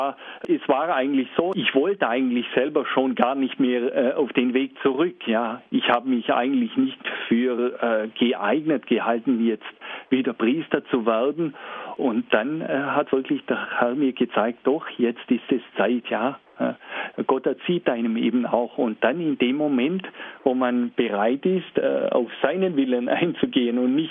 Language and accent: German; Baustetten, Baden-Württemberg, Germany; born there; ich bin in Baustetten bei Ulm geboren, bin in einer katholischen, gläubigen Familie aufgewachsen.